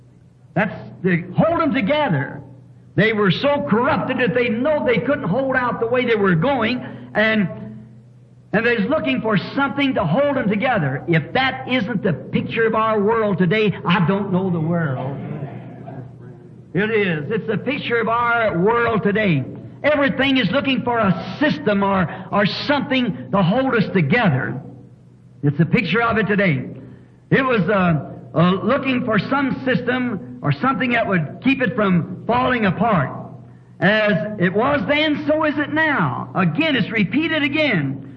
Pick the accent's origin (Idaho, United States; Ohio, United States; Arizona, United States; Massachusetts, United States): Arizona, United States; I'm from Arizona.